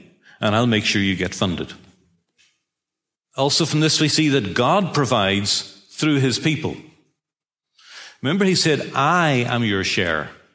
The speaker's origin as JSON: {"language": "English", "country": "Ireland", "said": "I can talk. We're Irish. I kissed the Blarney Stone when I was 10. Irish people can talk. We can tell stories."}